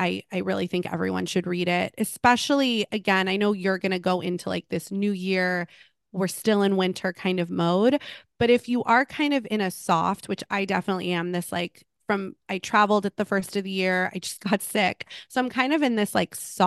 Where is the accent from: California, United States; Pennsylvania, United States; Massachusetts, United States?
California, United States; Malibu; I grew up in Malibu. It's true to old Malibu.